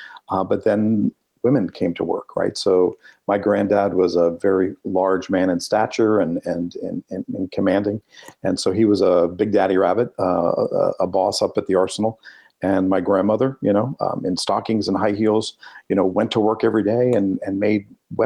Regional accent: New Jersey, United States; also born or lived in Pennsylvania; But in my family, growing up in New Jersey and Northeast Pennsylvania, my dad's family is from

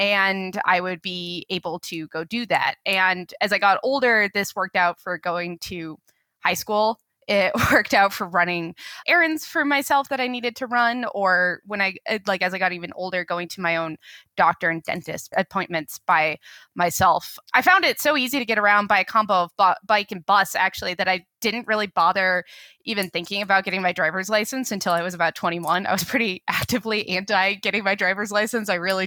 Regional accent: Boulder, Colorado, United States; I'm from Boulder, Colorado, and I continue to live in Boulder, Colorado

